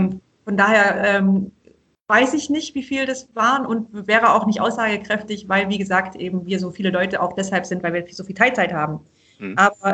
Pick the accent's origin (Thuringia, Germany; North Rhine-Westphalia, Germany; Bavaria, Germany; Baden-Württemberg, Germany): Baden-Württemberg, Germany; Obereisenbach; wir sind hier eben aufgewachsen in Oberschwaben, meine Kinder, meine Schwestern und ich, in einem kleinen Dorf, also Obereisenbach bei Tettnang. Hier ist eher Landwirtschaft und hier ist keiner adlig.